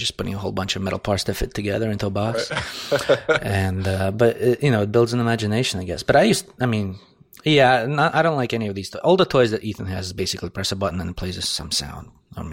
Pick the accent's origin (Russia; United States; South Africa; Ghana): Russia; When I was growing up in Russia, we had like three toys.